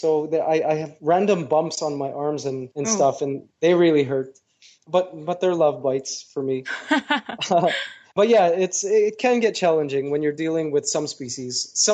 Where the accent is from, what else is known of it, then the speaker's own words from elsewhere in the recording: Canada; now in Malaysia; the ants that I grew up with in Canada